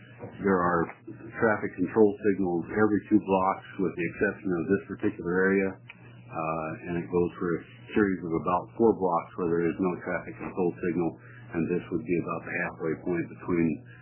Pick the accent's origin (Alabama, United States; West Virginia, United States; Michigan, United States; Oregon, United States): Oregon, United States; Ontario; I'm from Ontario, Oregon.